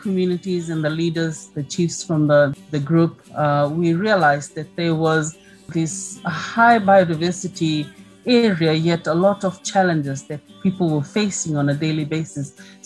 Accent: Moala, Eastern Division, Fiji; I come from Fiji. I live in Fiji

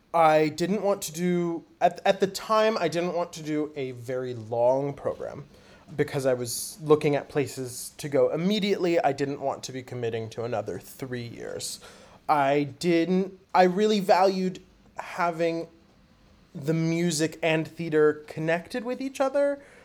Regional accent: United States; would that make it more difficult or less difficult as an American to be applying for the international visa?

